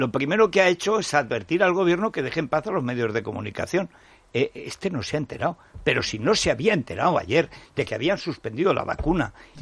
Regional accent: Aragon, Spain; En mi pueblo, Paco, cuando podamos entrar, te llevaré. Ver el deshielo en los Montes Universales, eso es una maravilla.

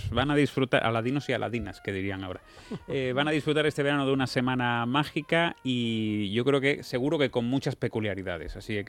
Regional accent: Granada, Andalusia, Spain; aquí un granaíno de pro. Estáis también haciendo algo muy importante en mi tierra

